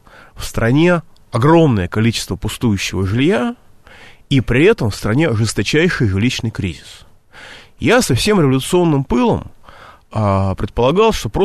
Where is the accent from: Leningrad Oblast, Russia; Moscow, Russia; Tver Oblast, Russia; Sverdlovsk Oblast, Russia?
Moscow, Russia; Я москвич. У меня осталась квартира.